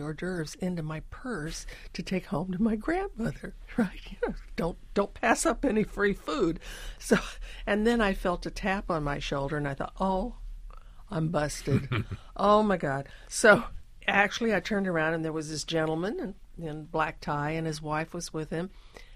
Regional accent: California, United States; I said, I'm from California.

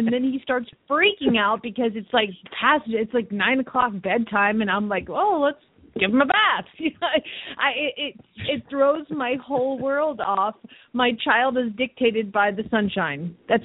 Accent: Phoenix, Arizona, United States; from Phoenix, Arizona.

